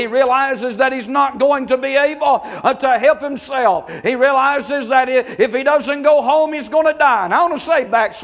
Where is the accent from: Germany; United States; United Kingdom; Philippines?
United States; the South; born there; Hey, I'm thankful I was born in the South. Amen. And I'm not against those born in the North. I'm just telling you, I thank God I was born in the South.